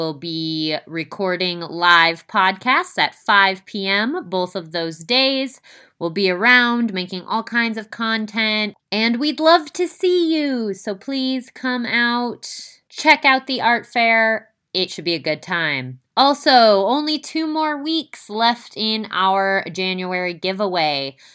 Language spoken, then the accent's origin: English; West Coast, United States; Very exciting for us West Coast ladies